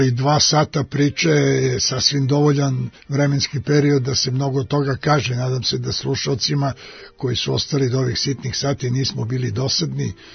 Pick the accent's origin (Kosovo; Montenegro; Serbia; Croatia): Serbia; Zaječar, Southern and Eastern Serbia; kad sam bio klinac u Zaječaru